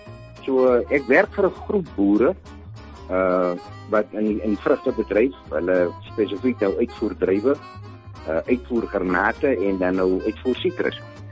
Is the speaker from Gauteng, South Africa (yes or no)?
no; Keimoes, Northern Cape, South Africa; also born or lived in Bloemfontein; ek is maar een boorling van die Noordkaap. Ek is op Keimoes gebore. Ek het in Abington gematrikuleer en toe is ek Bloemfontein toe, Weermacht toe.